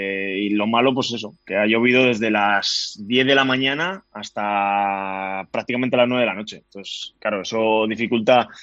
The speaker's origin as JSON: {"language": "Spanish", "town": "Madrid", "region": "Community of Madrid", "country": "Spain", "said": "yo soy de Madrid"}